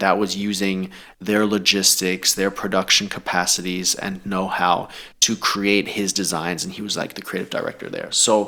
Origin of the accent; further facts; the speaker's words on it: Thailand; English is a second language; I played basketball growing up in Thailand.